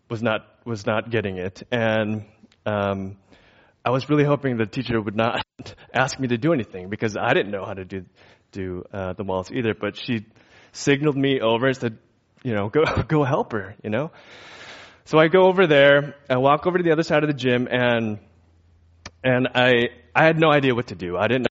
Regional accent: Chicago, Illinois, United States; I was born and raised in Chicago, just outside Chicago, and I was pretty active as a kid.

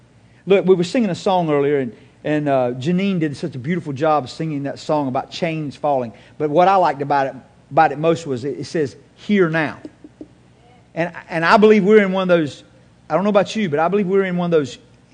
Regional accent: the South, United States; accent: Southern; I'm pronouncing this the way my southern accent allows me to.

